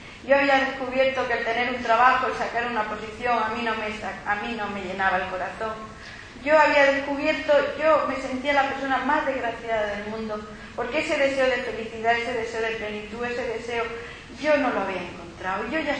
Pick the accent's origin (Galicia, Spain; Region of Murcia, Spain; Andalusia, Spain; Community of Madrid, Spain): Andalusia, Spain; Cazorla; Yo me acuerdo que de pequeña en Cazorla había siempre un cuadro de honor en mi colegio